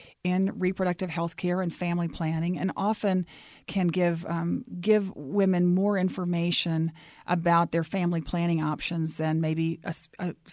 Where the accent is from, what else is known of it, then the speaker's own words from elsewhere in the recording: Dallas, Texas, United States; I know I think about it because I grew up in Dallas.